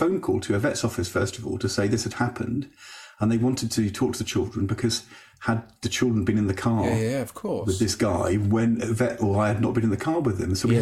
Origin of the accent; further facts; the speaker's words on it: Norwich, East of England, United Kingdom; I grew up in Norwich